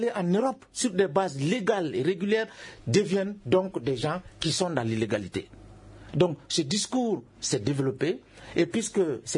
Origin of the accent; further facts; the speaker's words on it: Kéniéba, Kayes, Mali; Moi, je viens d'une région, je viens de Kenyeba.